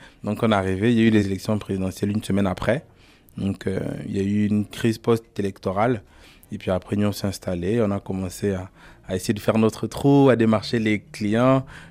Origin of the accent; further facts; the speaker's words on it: Libreville, Estuaire, Gabon; moi, j'ai grandi ici à Libreville.